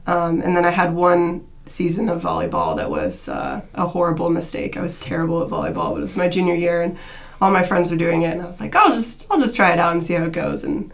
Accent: Phoenix, Arizona, United States; So, I'm from Phoenix, Arizona, which is, as Mr. Holt described the first time that he visited, basically Mars.

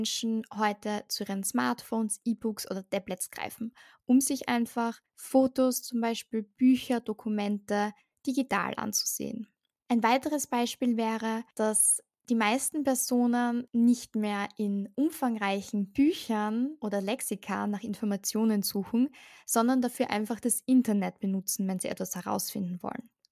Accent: Styria, Austria; Ich komme aus der Steiermark und seit 2022 studiere ich den Masterstudiengang Disability, Diversity und Digitalisierung an der Fachhochschule Kärnten

